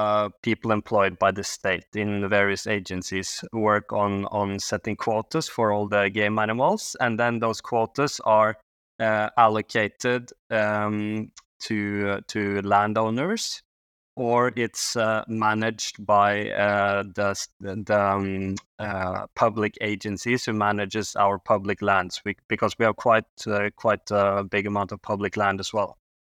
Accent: Akershus, Norway; so I grew up 20 minutes outside of Oslo, the main city, or the capital, rather. And but, you know, it's a suburban area, but forest right outside my door

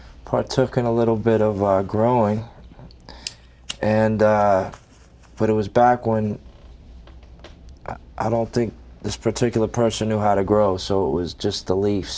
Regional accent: Washington, District of Columbia, United States; also born or lived in Deep South / New York; I was raised in Washington, D.C.

